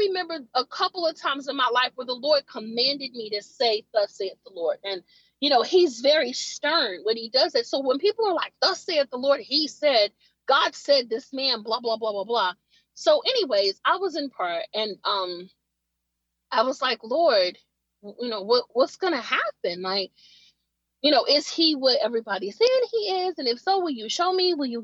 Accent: United States; I've traveled 2/3 of this country. I'm not afraid to travel or anything, but, you know, I'm an American.

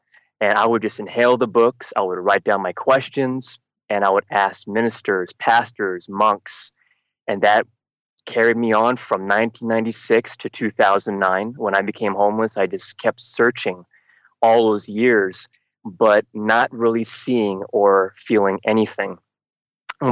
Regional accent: San Francisco, California, United States; also born or lived in Canada; And then my parents moved down to California, and so I grew up in San Francisco.

